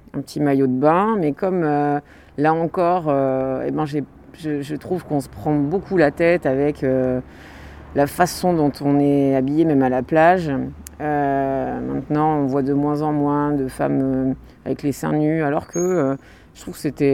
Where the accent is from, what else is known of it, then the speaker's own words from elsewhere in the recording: Pau, Nouvelle-Aquitaine, France; Moi, je suis de Pau. Donc, j'ai un collectif à Pau.